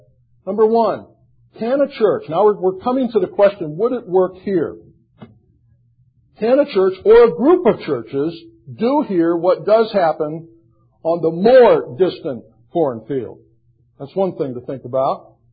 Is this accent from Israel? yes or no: no; United States; Now, as an American, I can't go into Bhutan